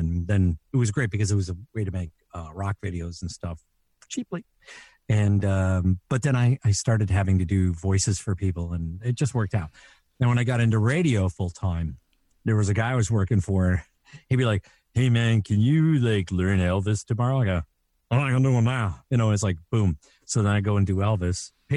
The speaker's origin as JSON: {"language": "English", "country": "Canada", "tie": "born or raised there", "said": "I grew up in Canada."}